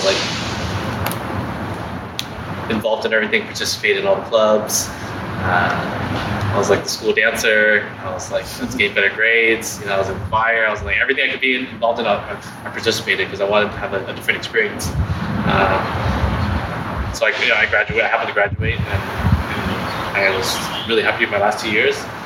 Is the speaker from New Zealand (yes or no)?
no; Westminster, California, United States; I was born and raised out here in Orange County. My entire life, I grew up in the city of Westminster.